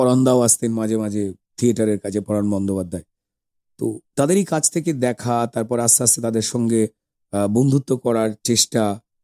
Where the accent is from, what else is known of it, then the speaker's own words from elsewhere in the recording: Jagachha, West Bengal, India; Howrah Santragachi junction স্টেশনের কাছে আমার বাড়ি জগাছা